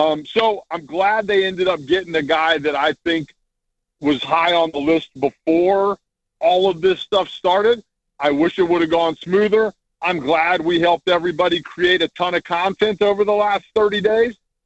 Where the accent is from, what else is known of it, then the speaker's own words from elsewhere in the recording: Virginia, United States; I grew up in Virginia. I almost went to Virginia Tech.